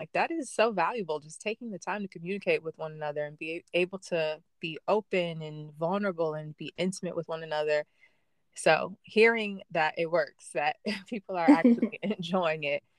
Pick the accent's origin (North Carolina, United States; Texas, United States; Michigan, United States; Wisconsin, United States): Michigan, United States; Grand Rapids; now in New York City, United States; I live in Harlem, New York, but I'm originally from Michigan, from Grand Rapids, Michigan. But I've been in New York for a little over 10 years now.